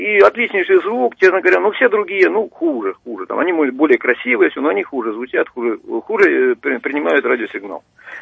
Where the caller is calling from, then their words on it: Moscow, Russia; из Москвы.